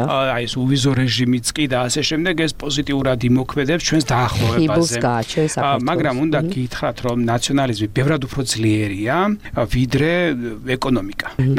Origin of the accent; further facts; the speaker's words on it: Samegrelo-Zemo Svaneti, Georgia; მეზობელი კუთხიდან ვარ სამეგრელო ამიტომ ვარ წარმოშობილი